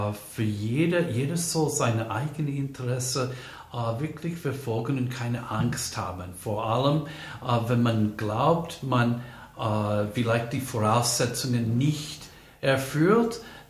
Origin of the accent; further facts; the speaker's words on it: United States; Ich bin Amerikaner, aber meine Großeltern kommen alle aus Europa. Mütterlicherseits aus Kroatien und väterlicherseits aus Italien.